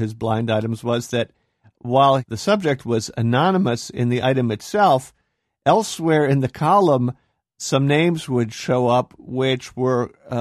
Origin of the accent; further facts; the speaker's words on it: Philadelphia, Pennsylvania, United States; I grew up in Philadelphia and read many of his stories in the Philadelphia Inquirer